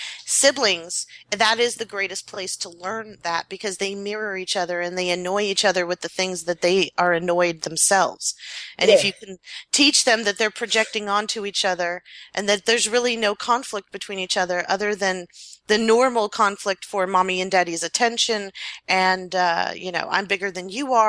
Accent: East Coast, United States; I'm from the East Coast.

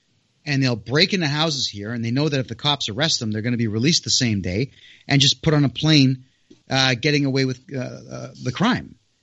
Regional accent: Mississauga, Ontario, Canada; completely enclosed within my hometown of Mississauga.

